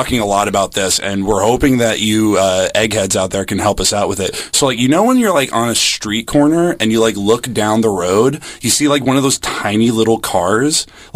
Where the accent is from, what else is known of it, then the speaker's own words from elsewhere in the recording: New Jersey, United States; Hey, how's it going out there, Radio Land? … from New Jersey.